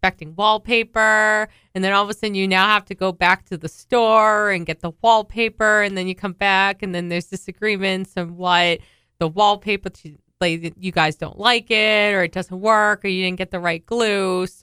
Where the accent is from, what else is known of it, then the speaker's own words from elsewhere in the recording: Massachusetts, United States; and I'm actually from Massachusetts. I went to UMass.